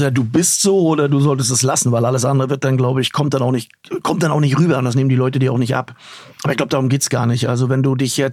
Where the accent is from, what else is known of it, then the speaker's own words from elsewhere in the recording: East Germany, Germany; wenn es bei uns in der DDR, und ich rede immer noch von uns, wie man merkt.